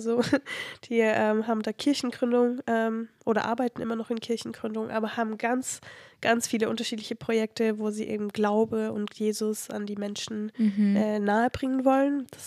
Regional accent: Brazil; now in Germany; Wie cool ist es bitte, dass ich Brasilien kennenlernen durfte als meine Heimat, aber auch jetzt mittlerweile seit 13 Jahren Deutschland.

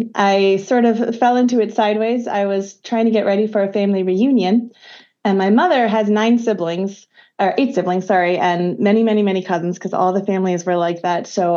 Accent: Wisconsin, United States; born there; In fact, it's actually the sister city of Luxembourg in all of the United States is the town where I was born in Wisconsin. So it's very Luxembourgish.

